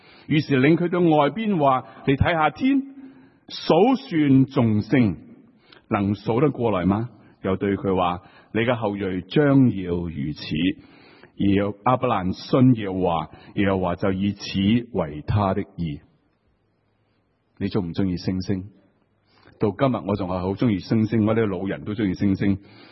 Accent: Hong Kong; 我哋香港人咧就好叻去旅行嘅

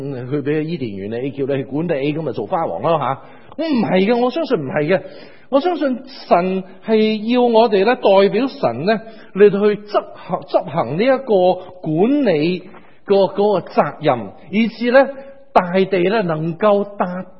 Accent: China; 即係我哋中國人，我哋容易話啊唔衝突，以和為貴就好。

